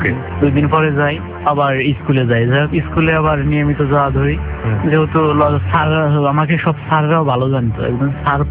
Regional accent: Faridpur, Dhaka Division, Bangladesh; উনি বলে যে তোর বাড়ি কোথায়? আমি বলি ফরিদপুর।

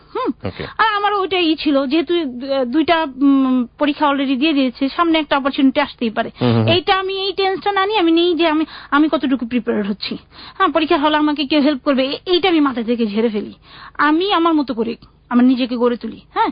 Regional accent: Dhaka, Dhaka Division, Bangladesh; also born or lived in Madaripur; আমি তো আসলে মাদারীপুর ডিস্ট্রিক্ট হচ্ছে মাদারীপুর, কিন্তু আমি বেসিক্যালি ঢাকার মেয়ে, পড়াশোনা করছে কোথেকে ঢাকা।

